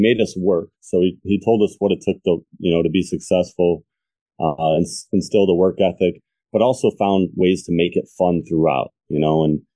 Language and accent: English; Lakewood, Ohio, United States; So I grew up in Lakewood, Ohio, and I started off by playing CYO sports. So I was a public school kid. I'm 38